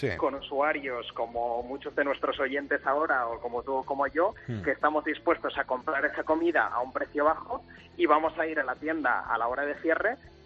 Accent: Barcelona, Catalonia, Spain; Yo de Barcelona.

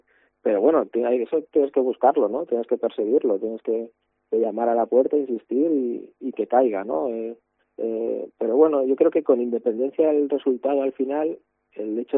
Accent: Castellón, Valencian Community, Spain; Yo, por ejemplo, que soy de Castellón y sigo a Castellón

